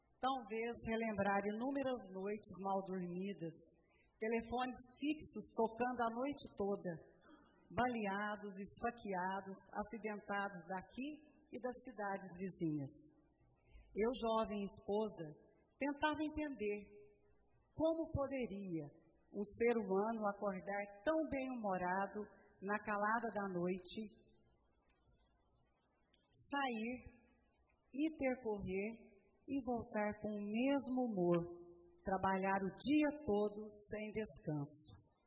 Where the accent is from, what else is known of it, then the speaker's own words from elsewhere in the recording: Perdões, Minas Gerais, Brazil; Conheci Cláudio, recém-formado, médico de cidade do interior, lá em Perdões, minha terra natal. Eu, jovem, de 24 anos